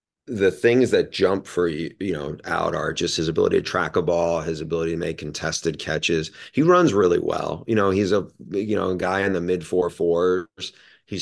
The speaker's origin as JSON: {"language": "English", "region": "New York", "country": "United States", "tie": "born or raised there", "said": "growing up in New York State, like I remember when Brian Kelly was not the Brian Kelly, the coach, it was the linebacker."}